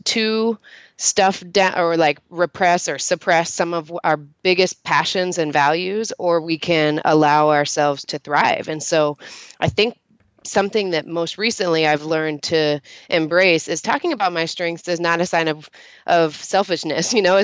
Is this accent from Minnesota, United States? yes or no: no; Texas, United States; because I grew up in Texas and it was a fairly sheltered small town.